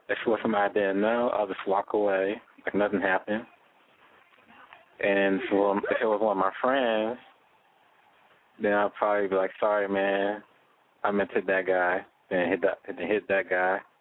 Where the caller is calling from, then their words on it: Texas, United States; I'm calling from Texas.